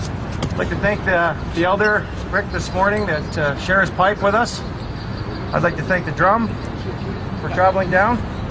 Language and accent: English; Canada; I'm from the Om Janang First Nation, and I'm a survivor of the 60s scoop.